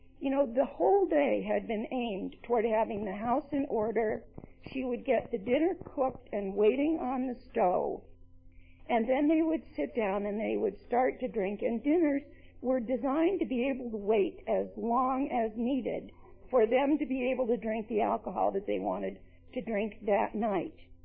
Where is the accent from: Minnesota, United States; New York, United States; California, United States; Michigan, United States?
New York, United States; I came from New York, and in New York, the areas are so large, I never even met a delegate.